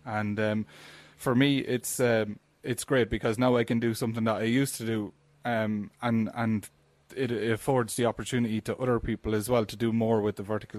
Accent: Tullamore, Leinster, Ireland; I'm from Tullamore in County Offaly, and I'm living in a housing estate

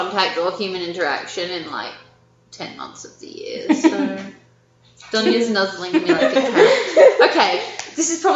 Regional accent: Australia; obviously, that I'm Australian.

